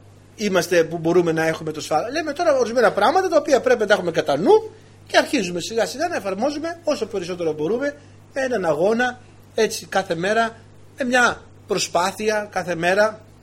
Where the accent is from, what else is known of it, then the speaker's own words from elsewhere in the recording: Kalavryta, Western Greece, Greece; είναι και από το χωριό μου εκεί, τα Καλάβρητα